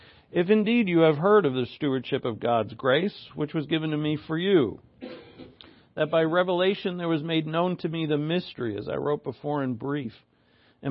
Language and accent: English; United States; I grew up in America. There's no Jew or Gentile in America either.